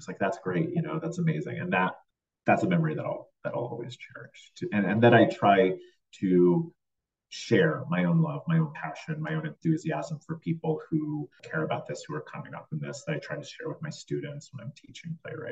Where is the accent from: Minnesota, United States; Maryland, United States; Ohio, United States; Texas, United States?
Texas, United States; now in New York, United States; I grew up in Texas, and so I maybe took a couple of trips to New York before moving here